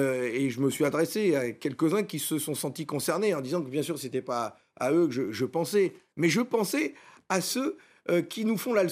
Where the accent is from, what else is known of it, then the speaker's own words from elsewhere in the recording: Hauts-de-France, France; Moi, je vis dans mes terres du Nord, je sais d'où je viens, je suis un ch'ti.